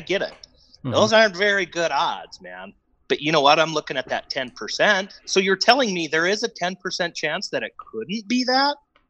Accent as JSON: {"language": "English", "region": "Wisconsin", "country": "United States", "tie": "born or raised there", "said": "You go out with, like me, I grew up in Wisconsin. There was a group of us that went out."}